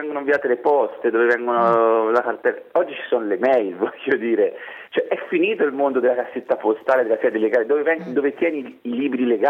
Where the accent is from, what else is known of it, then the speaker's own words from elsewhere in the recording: Siena, Tuscany, Italy; Io credo che da senese a me serve il governo sanitario dell'azienda.